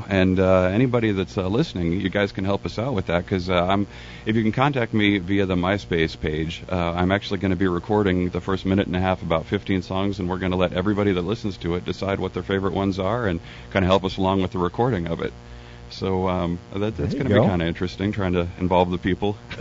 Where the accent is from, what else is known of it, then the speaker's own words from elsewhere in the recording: Apple Valley, California, United States; I grew up in Apple Valley up in the high desert, and there's just a lot of people of questionable character that I grew up